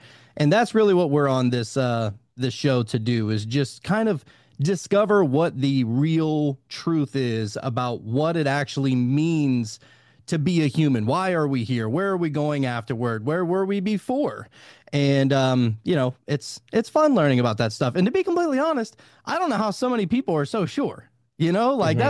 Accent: Louisiana, United States; I'm from Louisiana, so just go down to Bourbon Street and hit any one of the 1,000 tarot card tables

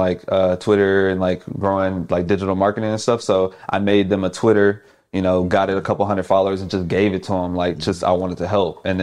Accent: Houston, Texas, United States; Yeah, so back home, I'm from Houston.

